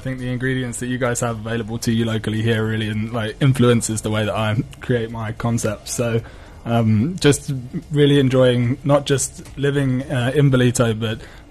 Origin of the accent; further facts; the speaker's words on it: London, United Kingdom; moved away as an adult; now in South Africa; So I'm originally from London. Moved to South Africa just over 2 years ago now.